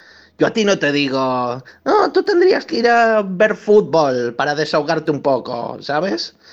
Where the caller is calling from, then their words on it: Benaguasil, Valencian Community, Spain; de Benaguasil